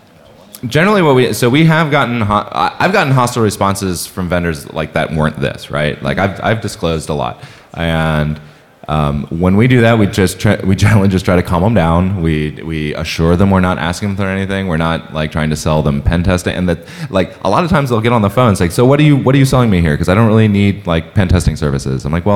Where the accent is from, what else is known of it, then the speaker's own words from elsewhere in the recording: United States; You know, I'm an American, I'm standing in America, and I'm happy to help the people of China.